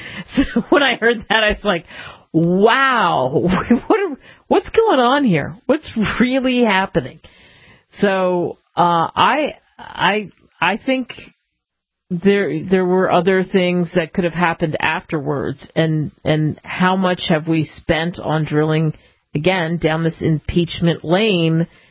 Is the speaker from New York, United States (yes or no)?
no; Philadelphia, Pennsylvania, United States; I mean, I grew up in Constitution Lane. I grew up in Philly.